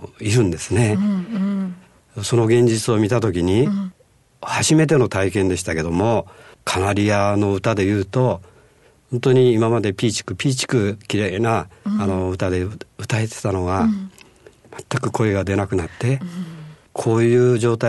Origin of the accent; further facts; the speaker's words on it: Fukuoka, Japan; そうなんですね、私は福岡で生まれた九州男児ですから